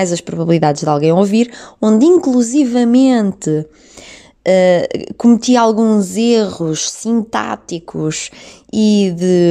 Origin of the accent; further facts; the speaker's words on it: Norte, Portugal; accent: northern Portuguese; now in Espinho, Portugal; se calhar estou-me a referir ao sotaque do Porto ou ao sotaque de Espinho, que é onde eu moro, não é?